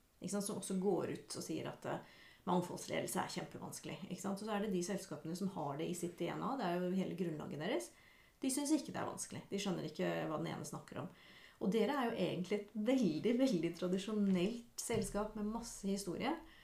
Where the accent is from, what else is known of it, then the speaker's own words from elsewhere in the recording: Hønefoss, Buskerud, Norway; men jeg kom jo fra Hønefoss, og trodde jeg hadde opplevd og hørt det meste i det bondesamfunnet som det er.